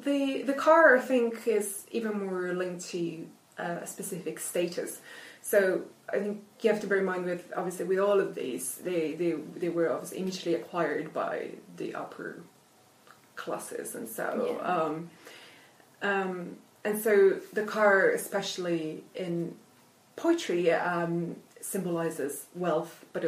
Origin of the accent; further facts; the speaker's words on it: Italy; first language Italian; English is a second language; So my first language is obviously Italian, and then I speak English, German, Spanish.